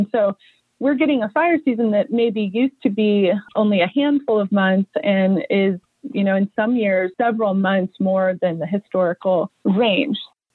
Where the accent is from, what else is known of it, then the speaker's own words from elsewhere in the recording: Hayfork, California, United States; I'm also a Trinity County kid, so I grew up in Hayfork.